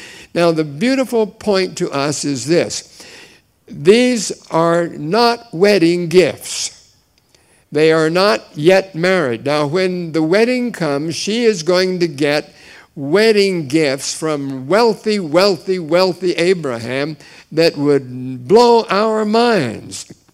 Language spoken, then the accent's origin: English; Miami, Florida, United States; I grew up in Miami and had a wonderful church, wonderful pastor, wise man.